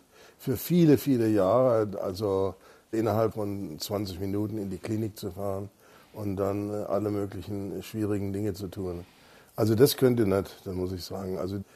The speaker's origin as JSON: {"language": "German", "town": "Freiburg", "region": "Baden-Württemberg", "country": "Germany", "tie": "born or raised there", "said": "Ja, ich bin ja in Freiburg aufgewachsen."}